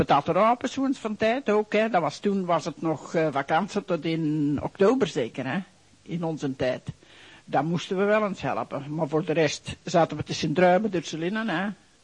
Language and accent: Dutch; Brustem, Flanders, Belgium; born there; Ik ben geboren in Brustum in 1907.